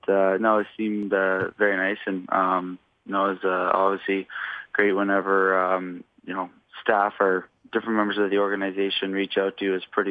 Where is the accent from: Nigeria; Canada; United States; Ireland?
Canada; Ontario; it's pretty cool being from Ontario and being a Canadian boy and getting traded to the Leafs